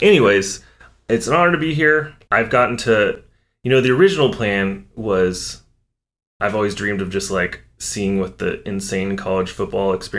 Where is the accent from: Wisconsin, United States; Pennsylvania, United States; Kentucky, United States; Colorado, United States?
Kentucky, United States; So we grew up in Western Kentucky.